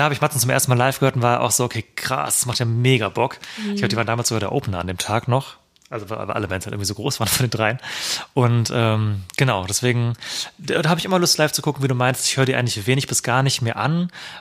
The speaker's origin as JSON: {"language": "German", "town": "Marburg", "region": "Hesse", "country": "Germany", "tie": "born or raised there", "said": "Campus Festival damals war auch in Marburg, meine Heimatstadt damals"}